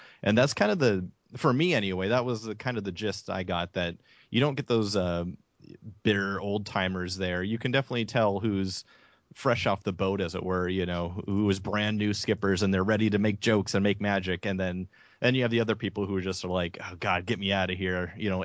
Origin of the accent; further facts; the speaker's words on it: California, United States; Well, for me, growing up in California